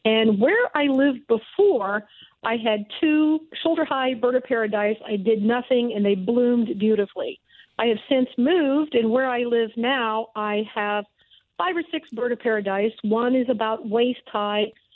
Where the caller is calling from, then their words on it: Sarasota, Florida, United States; I am calling from Sarasota, Florida.